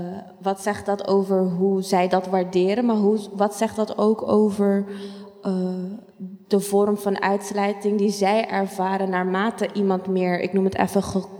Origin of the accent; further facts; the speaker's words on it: Aruba; now in Netherlands; ik ben 9 jaar geleden naar Nederland verhuisd. Ik kom uit Aruba. Surinaamse ouders